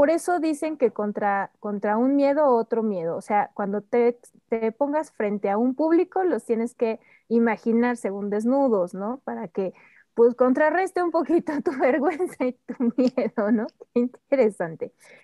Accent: Mexico; la mayoría somos mexicanos

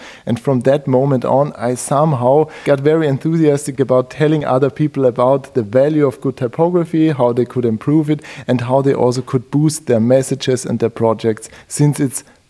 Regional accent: Austria; I'm from Austria and I started with this whole subject of designing and doing things or designing things.

